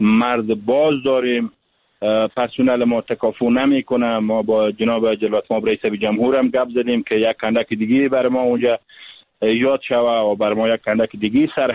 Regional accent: Farah, Afghanistan; مشکلات زیربنایی و اقتصادی داشته ما در ولایت فرا. ولایت ما درجه اول شده

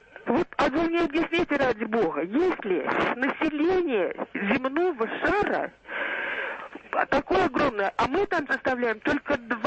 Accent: Moscow, Russia; я из Москвы.

